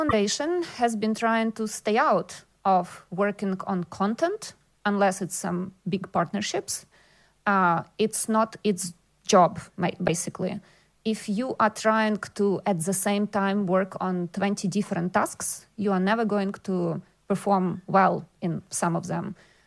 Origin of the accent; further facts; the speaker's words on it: Ukraine; English is a second language; moved away as an adult; now in Israel; I am now relocated from Ukraine in Israel, and I can tell you that if a refugee can think about organizing an educational workshop or something for other Ukrainian refugees in a country very different from her own